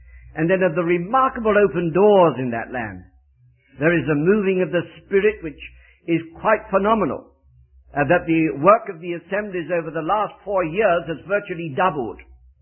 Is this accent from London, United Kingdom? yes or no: yes; London, United Kingdom; accent: Cockney; I bring with me a very, very English accent. Although perhaps you wouldn't believe it, I was born in London within the sound of the old Bow Bells and originated with a Cockney accent.